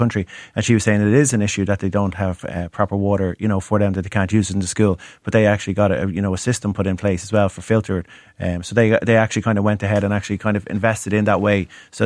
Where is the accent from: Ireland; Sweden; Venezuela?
Ireland; as Irish people